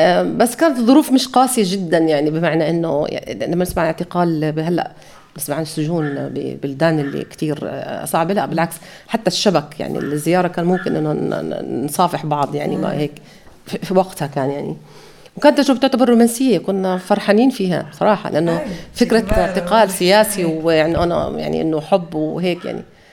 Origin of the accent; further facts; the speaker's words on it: Jordan; also born or lived in Palestine; now in Tunisia; فلسطينية، تولدت قبل النكسة، قبل احتلال الضفة بسنة. عائلتي كانت بتعيش بفلسطين، وانتقلوا مع اللجوء اللي صار باحتلال فلسطين الضفة الغربية 67 للأردن. طفولتي كانت وفترة صباي ولحد ما درست جامعة بالأردن.